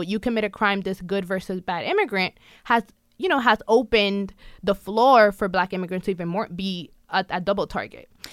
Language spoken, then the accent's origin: English; New York City, New York, United States; And growing up in the Bronx in a very, very, very monitored community and over-police community, I actually was stopped before.